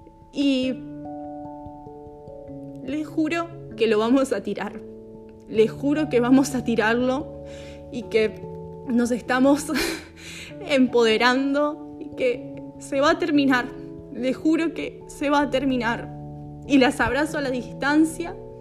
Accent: Argentina; así le decimos a las chicas jóvenes en mi país, soy de Argentina

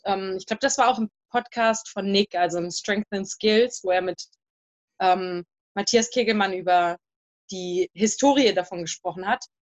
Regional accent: Marburg, Hesse, Germany; moved away as an adult; now in Vienna, Austria; Ich komme aus Marburg und da turne ich gerade rum.

